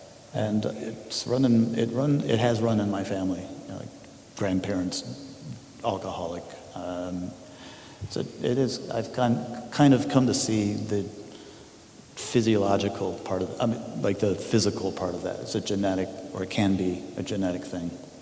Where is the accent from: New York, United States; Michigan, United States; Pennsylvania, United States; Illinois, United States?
Illinois, United States; Chicago; also born or lived in Hartford / Richmond; No, I was born actually in Hartford, Connecticut. And then my dad, because he was a salesman, was moving around like a ping pong ball, and we went along with him. So I don't remember any of that. And then, we were in Richmond, moved to Chicago